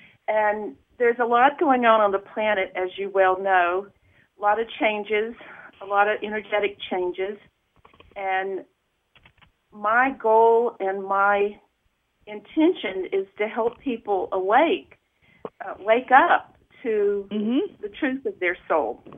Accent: Atlanta, Georgia, United States; now in Santa Fe, United States; I'm from Atlanta, Georgia, you know

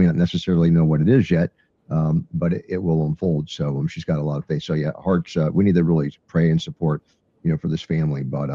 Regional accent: United States; I mean, this would anger me as an American.

